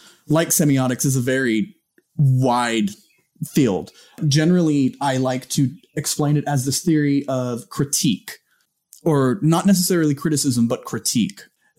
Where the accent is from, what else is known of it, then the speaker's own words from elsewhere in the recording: Visalia, California, United States; Yep, my hometown.